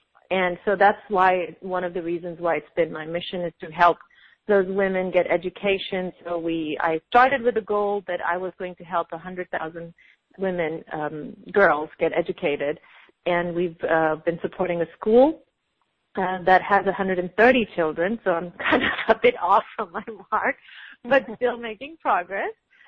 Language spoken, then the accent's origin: English; Pakistan; because I am from Pakistan. I grew up there.